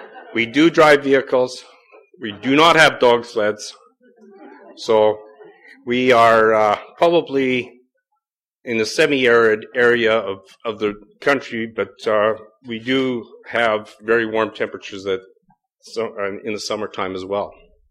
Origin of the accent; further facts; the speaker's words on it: Alberta, Canada; I come from Western Alberta, or Western Canada, let's put it that way. And if you want to take geographically where I'm located, I'm located about 180 miles south or north of Great Falls, Montana.